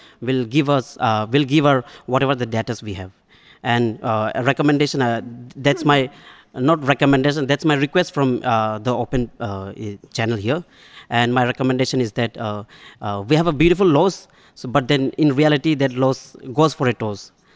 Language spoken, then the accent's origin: English; Arunachal Pradesh, India; I come from Dibang Valley district, so that's where 2,880 megawatt dam is proposed, and it's under construction. And my community, Idu Mishmi, were fighting against the dam for the last 2 decades.